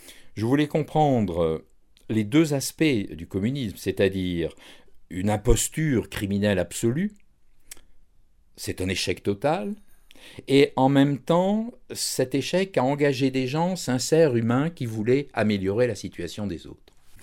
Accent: Barsac, Nouvelle-Aquitaine, France; born there; Donc moi, je suis né à Barsac.

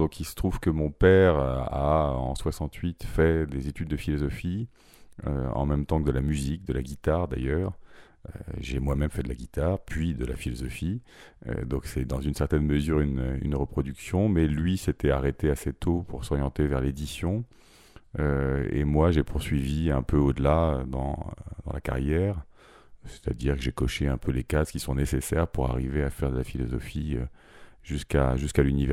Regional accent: Brittany, France; now in Paris, France; je viens de Bretagne, Finistère Nord, j'enseigne à Paris, à l'Université Paris 1

